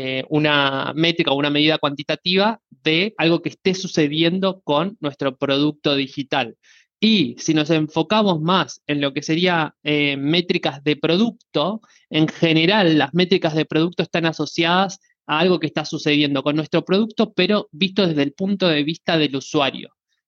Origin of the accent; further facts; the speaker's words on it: Buenos Aires, Argentina; soy uno de los founders de Product Minds. Soy argentino, de Buenos Aires, soy ingeniero en sistemas de información.